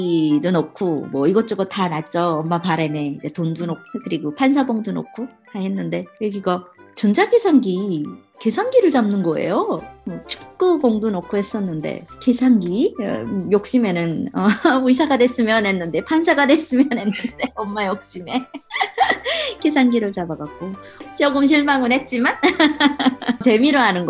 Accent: South Korea; 어디서 왔어? 하고 이렇게 물어보시고 그러면 나 한국에서 왔어.

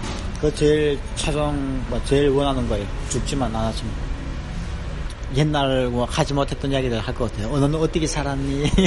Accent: North Korea; born or raised there; now in South Korea

